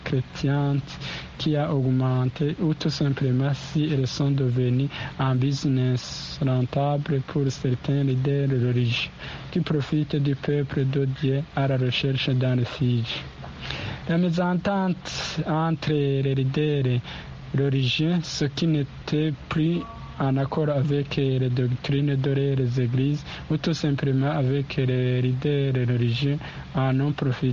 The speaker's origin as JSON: {"language": "French", "country": "Burundi", "said": "Chez nous, au Burundi, on se remarque ces derniers temps une prolifération de confessions"}